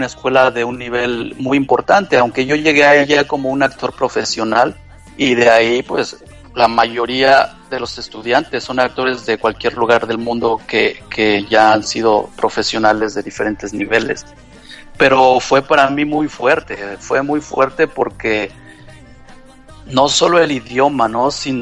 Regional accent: Mexico City, Mexico; moved away as an adult; now in New York, United States; Yo nací y me crié en México, Distrito Federal.

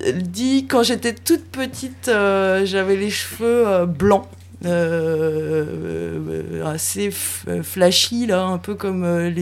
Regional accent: Brittany, France; Je suis bretonne

